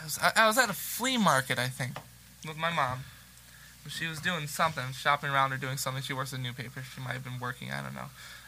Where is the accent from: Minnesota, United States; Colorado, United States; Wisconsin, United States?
Wisconsin, United States; Mauston; Yeah, a town called Mauston.